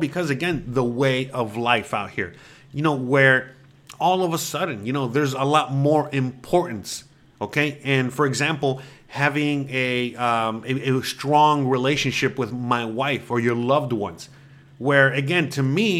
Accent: United States; Well, I am an American. And I think a lot of you guys are also American or coming from the USA.

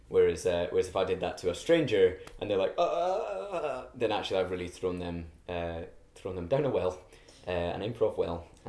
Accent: Scotland, United Kingdom; Actually, I'm Scottish. When I was a child, we didn't carve pumpkins. We carved turnips.

